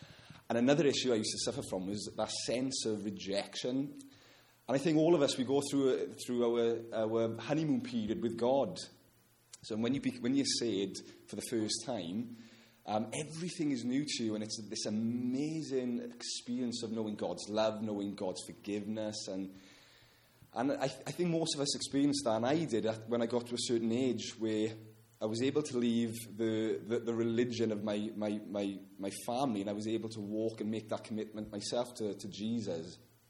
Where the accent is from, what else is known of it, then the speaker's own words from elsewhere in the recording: Wales, United Kingdom; I grew up in Wales, as I've already mentioned.